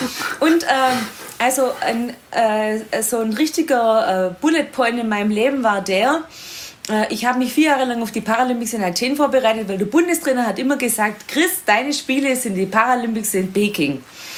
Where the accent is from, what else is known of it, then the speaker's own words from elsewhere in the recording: Baden-Württemberg, Germany; im Sportkreis Ostalb, also meiner alten Heimat im Schwäbischen in der Nähe von Stuttgart